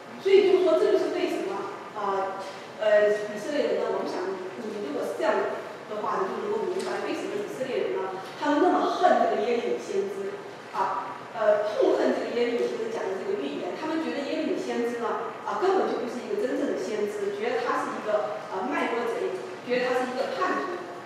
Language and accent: Chinese; China; 我们知道我们中国人对日本人真的是有很多的